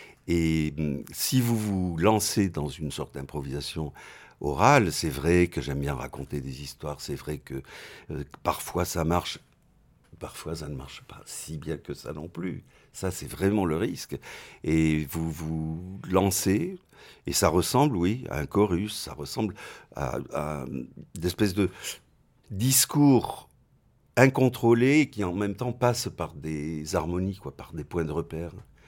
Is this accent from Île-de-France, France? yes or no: yes; Paris, Île-de-France, France; moi j'étais à Paris, ma ville natale